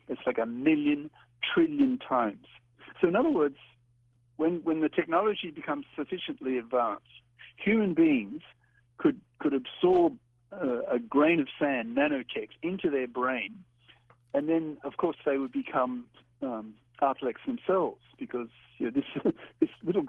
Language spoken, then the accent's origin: English; Australia; moved away; I've been back in Australia. I grew up in Australia and then hated the place and just left. And I've lived in six other countries for half a century and then retired.